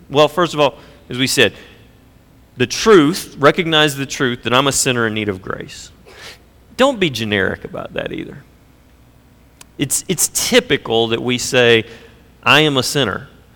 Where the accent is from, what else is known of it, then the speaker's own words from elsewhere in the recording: the South, United States; I'm from the South. In fact, the denomination that I became a believer in and really grew in my faith in was historically a strong part of supporting slavery.